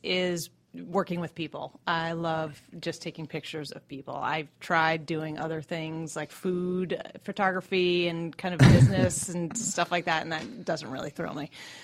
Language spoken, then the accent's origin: English; Boston, Massachusetts, United States; moved away as an adult; now in Atlanta, United States; I am a fairly recent transplant to Atlanta. I'm from Boston and moved here about 5.5 years ago.